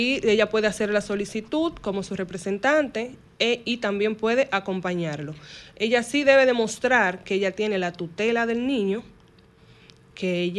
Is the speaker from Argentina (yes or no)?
no; Dominican Republic; la visa no es un derecho que nos corresponde como ciudadanos dominicanos.